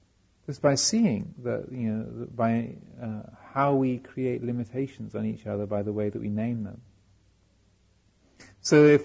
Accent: United Kingdom; I'm a Brit, so I'm one of the those from the tyranny of whom you escaped and celebrate your independence.

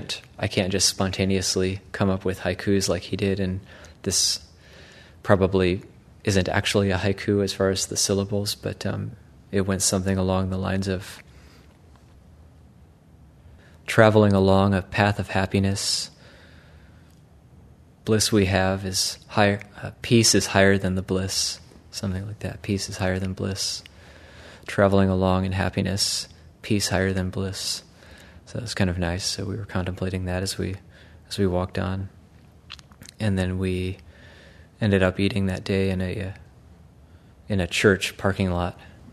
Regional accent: United States; born there; I was born in America, I'm white.

